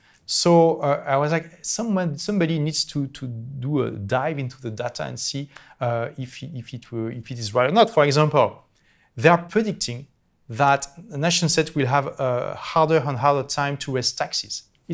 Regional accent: France; now in London, United Kingdom; I left my home country, France, in 2015. So I live in London and then here.

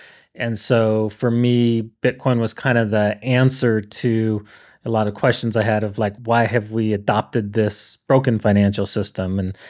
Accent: San Clemente, California, United States; So I grew up in San Clemente in Southern California and walking distance to the beach.

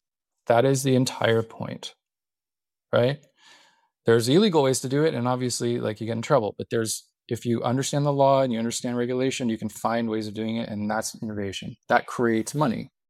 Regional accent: California, United States; I was at a conference many years ago and I'm from Silicon Valley. I was like building like robots and stuff.

